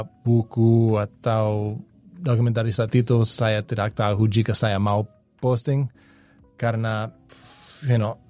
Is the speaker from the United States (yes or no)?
yes; United States; Indonesian is a second language; Sebagai orang Amerika, sebagai you know, orang bule biasa